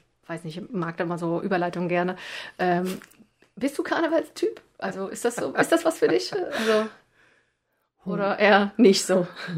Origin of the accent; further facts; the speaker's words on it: East Germany, Germany; now in West Germany; Also ich bin ja erst seit ein paar Jahren hier im Westen. Ich komme ja aus dem Osten und bin so eine kleine Ostmaus.